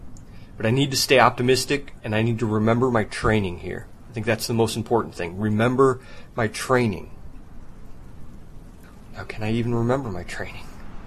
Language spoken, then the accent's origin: English; Valparaiso, Indiana, United States; At least I remember the year I was born. It was 1978. And let's see, I'm from Valparaiso, Indiana.